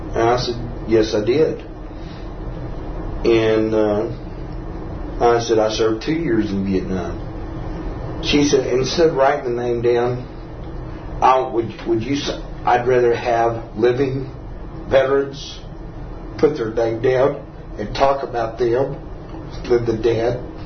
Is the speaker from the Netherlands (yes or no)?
no; Lubbock, Texas, United States; I said, I'm from Lubbock, Texas. And she says, oh, she said, well, she says, where, I never, you know, where is that? And I said, you know where Amarillo is? And she said, yeah. And I said, well, we're south of Amarillo in the Panhandle